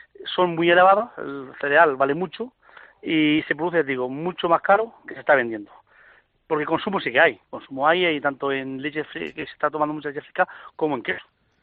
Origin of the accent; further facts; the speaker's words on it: Santiago de la Espada, Andalusia, Spain; Yo soy de Santiago de la Espada, como te has dicho, y aquí tenemos 20 y tantos jóvenes que se van a incorporar.